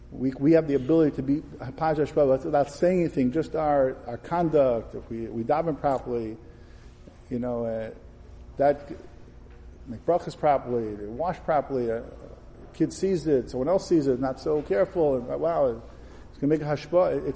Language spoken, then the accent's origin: English; Brooklyn, New York, United States; I grew up in Brooklyn. There was no such thing as grass.